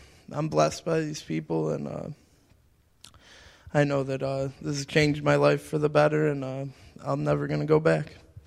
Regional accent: Springville, New York, United States; I'm from Springville, New York.

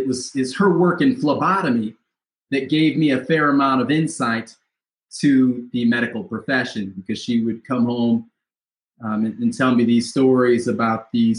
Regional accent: Perrysburg, Ohio, United States; also born or lived in Toledo; Born and raised in Northwest Ohio, in Toledo, and my family moved us to Perrysburg, Ohio, which is a suburb of Toledo, very early on.

